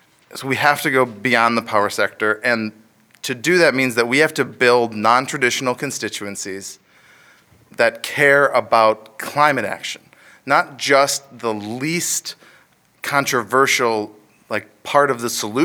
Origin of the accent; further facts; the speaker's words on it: Wisconsin, United States; It's true that my wife and daughter and I currently live in the swamp, but I am from Wisconsin